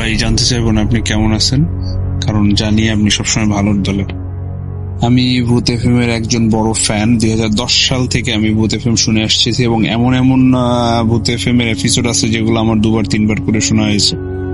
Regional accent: Gopalganj, Dhaka Division, Bangladesh; now in Italy; Italy থেকে বলতেছি। ইতালির অস্ট্রিয়াতে থাকি আমি। আমার বাড়ি হচ্ছে গোপালগঞ্জ, থানাপাড়া।

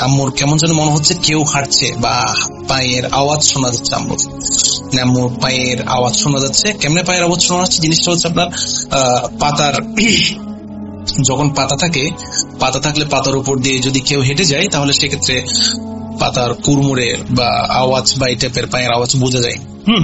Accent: Boalkhali, Chittagong Division, Bangladesh; And আমার বাড়ি হচ্ছে চট্টগ্রাম, এন্ড থানা হচ্ছে বোয়ালখালী, এবং সাতপুরা, মধ্য সাতপুরা হচ্ছে আমাদের ইউনিয়ন।

